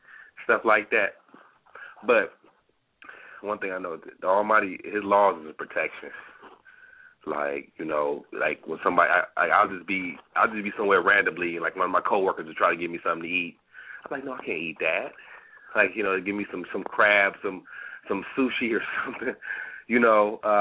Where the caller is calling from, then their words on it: Cleveland, Ohio, United States; from Cleveland.